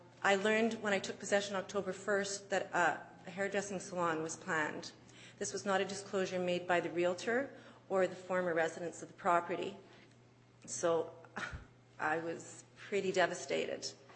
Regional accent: Manitoba, Canada; I grew up in River Heights, and it's been a long time goal of mine to return to my home.

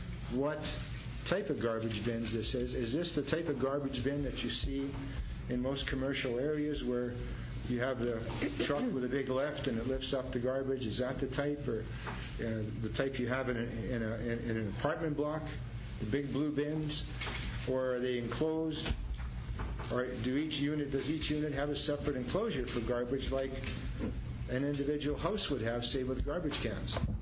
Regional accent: Winnipeg, Manitoba, Canada; Because I grew up in that area. I was born in Transcona.

